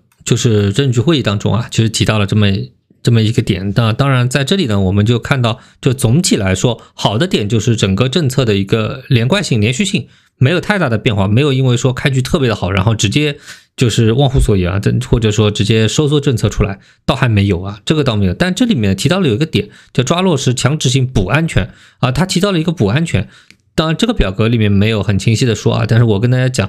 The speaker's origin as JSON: {"language": "Chinese", "country": "China", "said": "就我们中国人做事情呢，也有优点啊"}